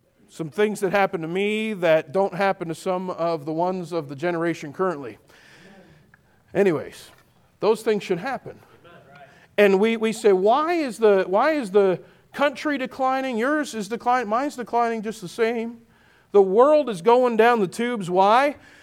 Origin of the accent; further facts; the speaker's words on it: Moncton, New Brunswick, Canada; I grew up in Moncton, New Brunswick